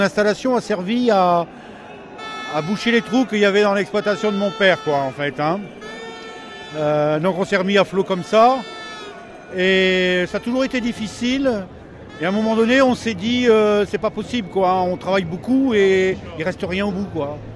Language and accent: French; Hauts-de-France, France; Moi, je viens du Pas-de-Calais. Moi, je suis paysan, hein.